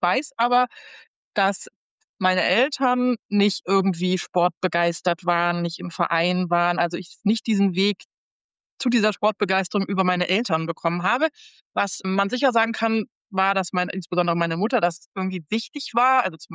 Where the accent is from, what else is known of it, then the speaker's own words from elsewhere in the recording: Hamburg, Germany; im März 2022 dann letztendlich in Hamburg gelandet. Wieder zurück. Also ich komme aus Hamburg und war dann viele Jahre woanders und bin jetzt back to the roots wieder in der Heimat.